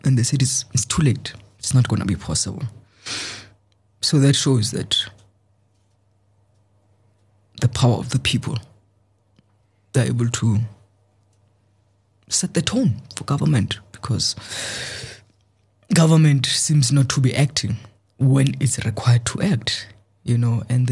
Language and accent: English; South Africa; I, as a South African, have got, I must also take responsibility